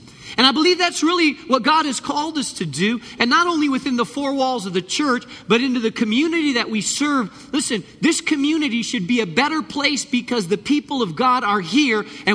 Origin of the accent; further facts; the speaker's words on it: Spain; I grew up in Spain